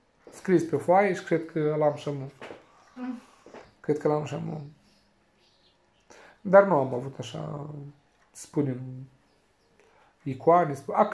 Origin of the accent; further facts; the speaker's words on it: Moldova; now in Italy; noi eram din Republica Moldova